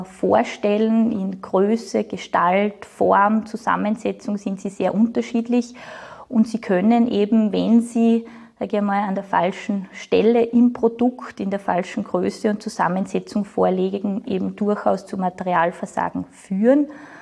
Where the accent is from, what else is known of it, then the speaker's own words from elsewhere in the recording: Styria, Austria; ich bin in der Steiermark geboren und auch in der Obersteiermark aufgewachsen, habe aber ein humanistisches Gymnasium besucht mit sprachlichem Schwerpunkt, habe eigentlich 4 Sprachen gelernt